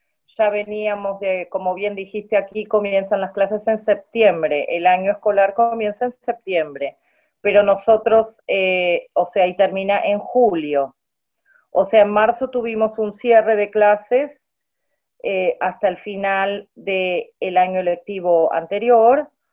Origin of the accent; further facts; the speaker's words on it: Buenos Aires, Argentina; moved away as an adult; now in London, United Kingdom; yo estoy en Londres, que es el único lugar en el Reino Unido donde realmente he vivido desde hace ya 20 años, 21 años. Soy de la zona sur del Gran Buenos Aires, de Lavallol.